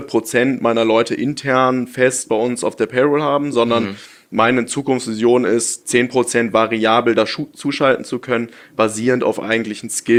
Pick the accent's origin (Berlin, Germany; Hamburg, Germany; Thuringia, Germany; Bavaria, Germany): Hamburg, Germany; ich bin in Hamburg geboren, bin auch in Hamburg aufgewachsen, bin hier zur Schule gegangen, habe hier mein Abi gemacht, habe da auch meinen Mitgründer Marlon kennengelernt während der Schulzeit und bin dann aber zum Studieren in den Süden gegangen, nach München, zwischenzeitlich noch nach Kanada, in Vancouver studiert.